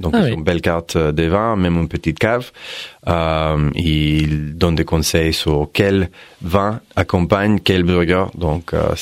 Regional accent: United States; French is a second language; now in France; comme américain, j'ai grandi aux États-Unis

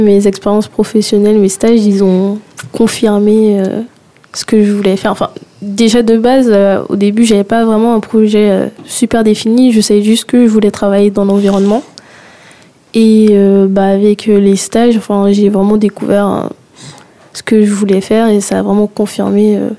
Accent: Guadeloupe; J'ai grandi en Guadeloupe

